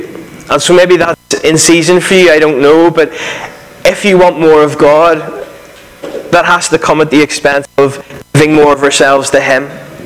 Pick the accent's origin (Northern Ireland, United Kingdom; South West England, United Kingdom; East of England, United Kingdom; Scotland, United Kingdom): Northern Ireland, United Kingdom; I am from Northern Ireland, if you haven't picked that up yet.